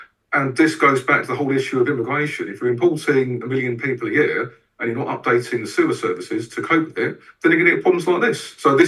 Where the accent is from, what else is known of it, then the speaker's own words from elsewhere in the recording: Wandsworth, London, United Kingdom; also born or lived in Lambeth; I was born in Lambeth, I grew up in Wandsworth, and I currently live in Wimbledon. I've lived in South London all of my working life.